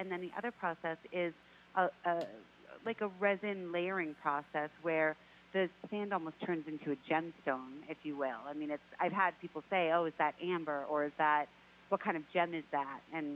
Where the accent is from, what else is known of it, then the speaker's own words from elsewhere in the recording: Massachusetts, United States; We grew up on Cape Cod together, going to the beach and just loving the natural beauty on Cape Cod.